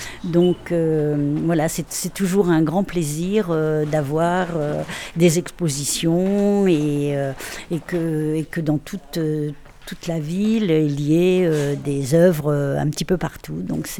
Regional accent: Paris, Île-de-France, France; je suis parisienne, mais en fait j'ai beaucoup voyagé, j'ai vécu dans beaucoup de pays, donc je suis un peu de partout, quoi. Je suis un peu citoyen du monde.

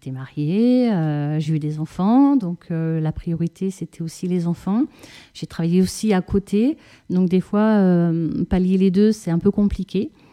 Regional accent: Auvergne-Rhône-Alpes, France; moi, je viens du Rhône. Ma famille, du côté de ma grand-mère maternelle, est d'ici, de ma grand-mère plus exactement, depuis de nombreux siècles.

